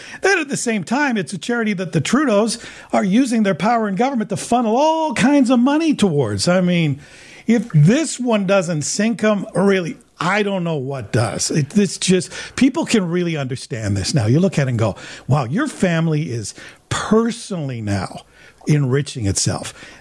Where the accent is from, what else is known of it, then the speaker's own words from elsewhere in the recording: Canada; Worth doing once in your life as a Canadian?